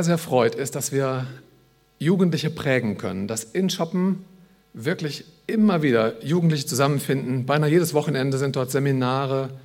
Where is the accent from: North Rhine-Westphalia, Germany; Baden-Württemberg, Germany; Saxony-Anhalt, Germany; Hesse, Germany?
North Rhine-Westphalia, Germany; da wo ich herkomme, meiner Zagen im Sauerland.